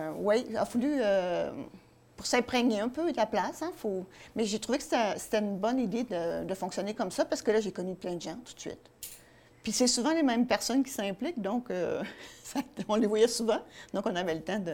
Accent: Saint-Lambert, Quebec, Canada; Moi, je suis née à Saint-Lambert, sur la rive sud de Montréal, mais j'ai toujours été sur la rive sud.

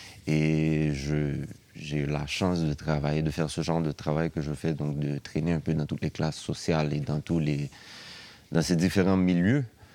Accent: Haiti; also born or lived in Montreal; mais en tant qu'Haïtien, j'ai grandi en Haïti. Je suis né à Montréal, en passant, pour ceux qui ne savent pas.

